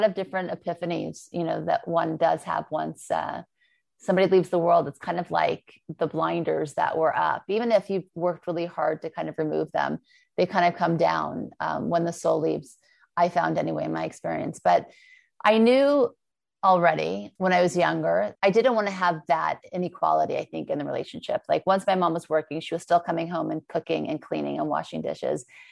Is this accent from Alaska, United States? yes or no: no; Thibodaux, Louisiana, United States; born there; also born or lived in Beverly Hills; He was a self-made millionaire when we lived in the South. I was born in Thibodaux, Louisiana. And then he lost everything. And right when we moved to Beverly Hills.